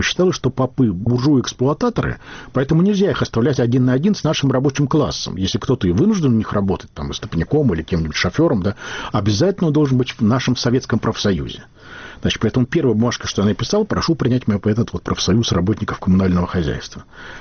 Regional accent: Belarus; я польский язык знаю, я белорус

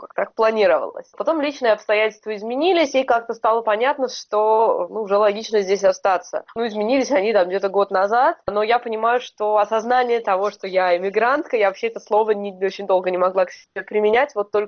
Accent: Moscow, Russia; я из России никогда не уеду ни в коем случае, Москва.

